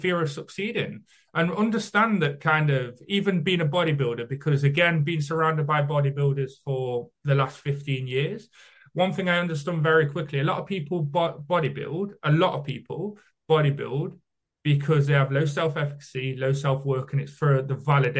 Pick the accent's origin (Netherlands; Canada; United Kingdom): United Kingdom; I'm British, so am I.